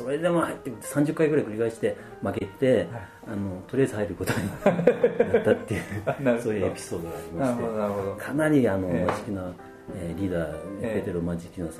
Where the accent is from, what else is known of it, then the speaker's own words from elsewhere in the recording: Yokohama, Kanagawa, Japan; also born or lived in Sapporo; 出身はですね、一応2つありまして、横浜と札幌になります。